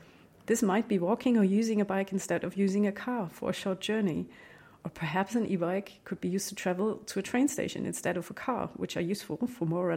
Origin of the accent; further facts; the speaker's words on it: Munich, Bavaria, Germany; in meiner Heimatstadt in München